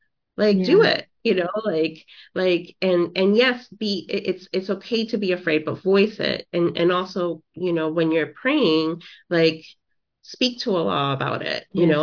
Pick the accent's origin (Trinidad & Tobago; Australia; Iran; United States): United States; New York City, New York; Alhamdulillah, I grew up in New York City that was very diverse, with faiths.